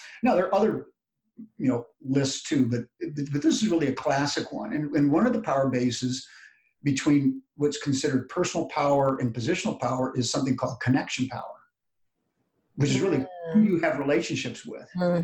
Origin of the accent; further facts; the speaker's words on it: United States; born there; I'm born an American